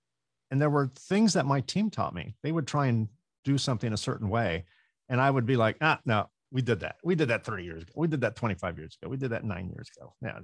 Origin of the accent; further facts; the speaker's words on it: California, United States; but I'm from California, so you can just, you know, write me off in that term.